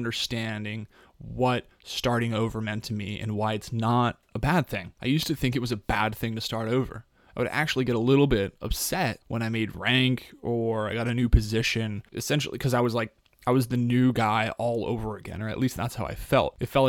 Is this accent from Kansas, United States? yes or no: no; Colorado, United States; Tyler is a guy from my home state of Colorado